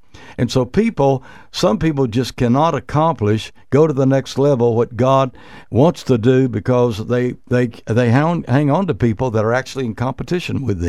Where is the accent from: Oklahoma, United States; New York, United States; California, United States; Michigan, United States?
Oklahoma, United States; Comanche; Comanche, Oklahoma, my hometown.